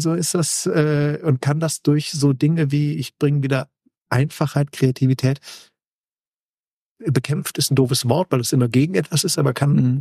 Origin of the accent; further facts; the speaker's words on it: Aachen, North Rhine-Westphalia, Germany; ich komme ja aus Aachen